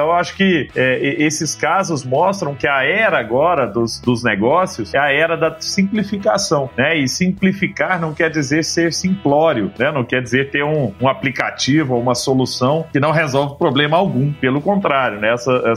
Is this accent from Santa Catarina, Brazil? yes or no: no; Araguari, Minas Gerais, Brazil; moved away; lá em Araguari, que é a minha cidade natal, Herigueri, né, em inglês, lá em Herigueri, eu, há 20 anos atrás, quando morava lá